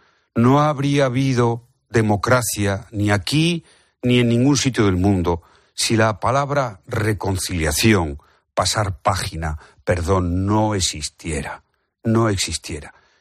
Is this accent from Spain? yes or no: yes; Spain; hablo como español. Como español. ¿Eh? Que es mi país al que amo.